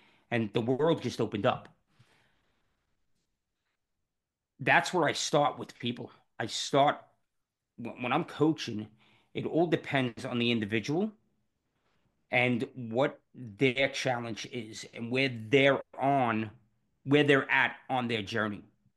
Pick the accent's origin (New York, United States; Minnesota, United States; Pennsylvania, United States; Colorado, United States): New York, United States; New York City; born there; I was born in New York City.